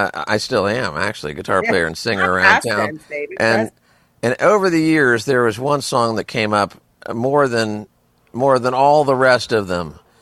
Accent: Florida, United States; Well, see, I'm from Florida, and we just call it New Jersey.

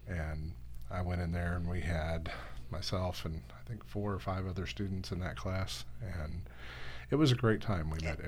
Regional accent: Houston, Texas, United States; I'm originally from Houston and I know Lighthouse in Houston.

